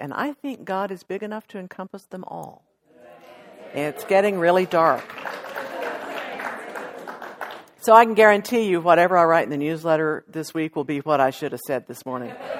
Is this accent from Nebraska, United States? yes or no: no; Odessa, Texas, United States; Hey, I grew up in Odessa, Texas. We didn't have plants. We had sand.